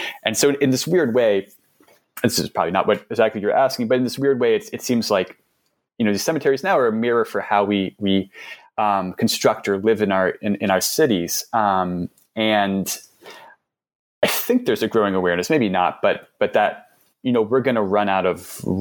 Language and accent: English; New York City, New York, United States; So I'm from New York City